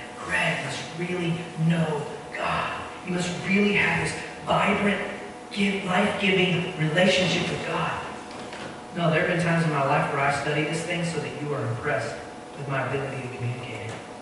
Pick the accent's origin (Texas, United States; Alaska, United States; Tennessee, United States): Texas, United States; And I grew up in Texas, and I understand the analogy.